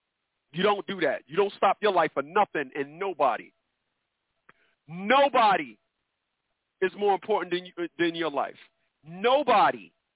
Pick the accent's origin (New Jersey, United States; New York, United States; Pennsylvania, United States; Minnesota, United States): New Jersey, United States; Newark; I'm from Newark, New Jersey.